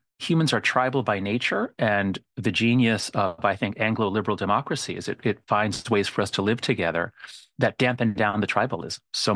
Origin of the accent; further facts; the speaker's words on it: United States; As an American, I feel as though I have the cultural inheritance of England and the English-speaking world and the Scottish Enlightenment.